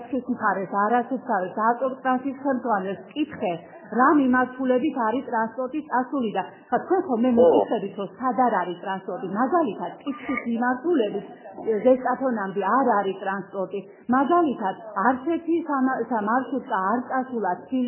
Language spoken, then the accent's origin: Georgian; Imereti, Georgia; მე აქ დაბადებული ვარ გაზრდილი ვარ